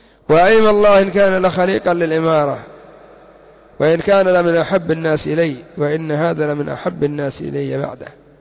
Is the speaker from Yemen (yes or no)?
yes; Yemen; القافة هو الذي يقولون عندنا في اليمن يعرف نقطة الدم